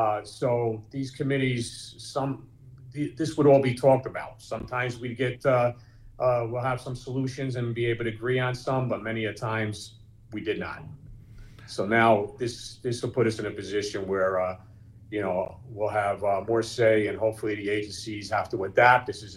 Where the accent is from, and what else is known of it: Newark, New Jersey, United States; born or raised there